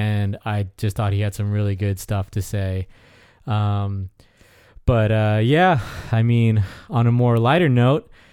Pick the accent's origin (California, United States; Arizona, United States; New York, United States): California, United States; Riverside; because I came from Riverside, and I feel like breweries there were much more.